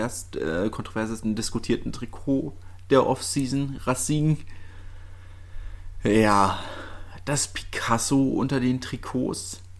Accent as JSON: {"language": "German", "region": "Berlin", "country": "Germany", "said": "für mich als Berliner und Herthaner"}